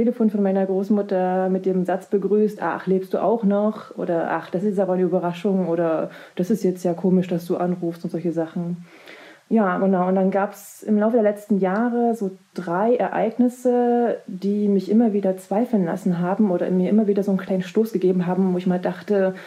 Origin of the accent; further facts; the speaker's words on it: Thuringia, Germany; meine Mutter kommt ursprünglich aus Mecklenburg. Ich bin aber in Thüringen aufgewachsen